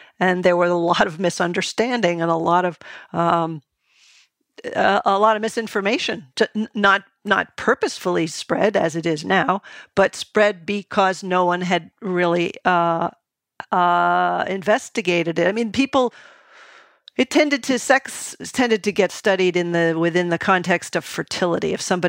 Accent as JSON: {"language": "English", "region": "New England", "country": "United States", "tie": "born or raised there", "said": "when I was growing up in New England, bonk was a term we used."}